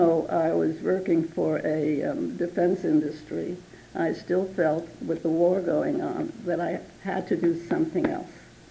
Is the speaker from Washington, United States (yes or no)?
no; New York City, New York, United States; born there; Well, I was born in New York City, New York, of immigrant parents. My father came from Poland, and my mother from Ukraine.